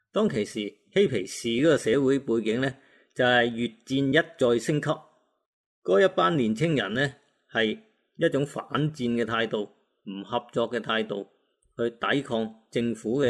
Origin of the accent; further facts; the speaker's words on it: Guangdong, China; 即是我哋广东人叫嘅扶住个碌啊